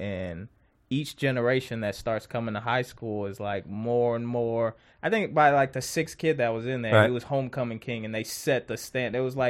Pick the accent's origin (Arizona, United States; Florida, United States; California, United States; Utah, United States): Florida, United States; also born or lived in Homestead; But I was raised around Palm Beach County.